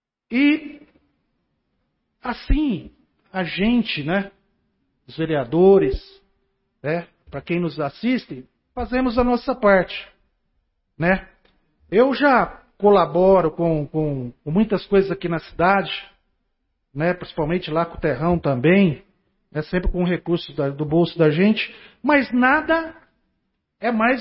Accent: Garça, São Paulo, Brazil; born there; onde nasci, né? E cada vez mais eu quero que a saúde de Garça melhore.

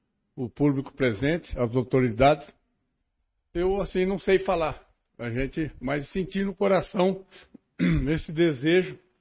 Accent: Garça, São Paulo, Brazil; Também sou garcense, nasci em Garça

